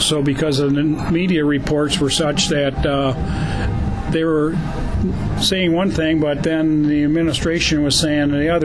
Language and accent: English; Lansing, Michigan, United States; the fact that I grew up here in Lansing